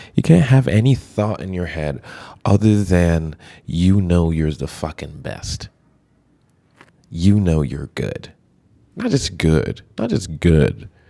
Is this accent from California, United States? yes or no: no; New York City, New York, United States; I look at what I do as part of being a New Yorker, an artist that's from New York, and part of contributing to the New Yorkiness of New York.